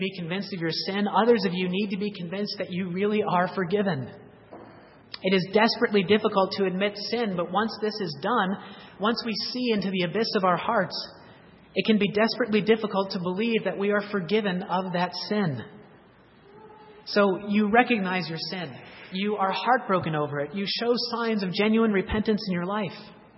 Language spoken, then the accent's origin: English; Massachusetts, United States; born there; I was born in Massachusetts, and I spent a little less than half of my life there.